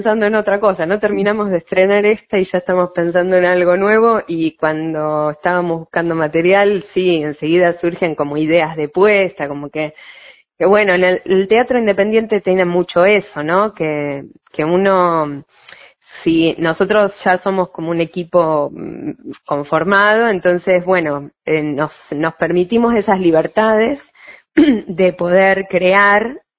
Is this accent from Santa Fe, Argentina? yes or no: no; Junín, Buenos Aires Province, Argentina; now in La Plata, Argentina; yo vengo de Junín